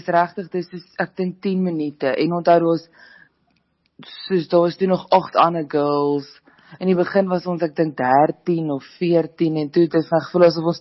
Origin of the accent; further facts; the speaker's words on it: KwaZulu-Natal, South Africa; now in Pretoria, South Africa; ek kom van KwaZulu-Natal en ek bly nou in Pretoria